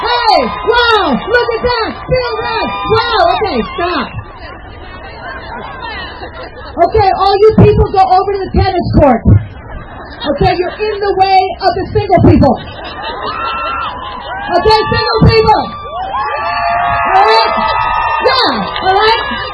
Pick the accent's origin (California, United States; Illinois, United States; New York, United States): New York, United States; I went to the Dyke March in New York. I'm from New York.